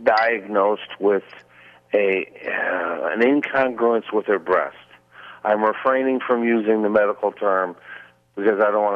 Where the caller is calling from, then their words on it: Punta Gorda, Florida, United States; I'm calling from Punta Gorda, Florida.